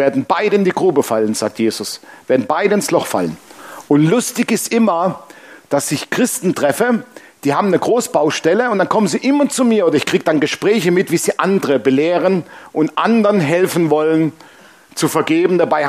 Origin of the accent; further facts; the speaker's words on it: Baden-Württemberg, Germany; accent: Swabian; Ich habe ein komisches Deutsch, ich habe noch schwäbischen Dialekt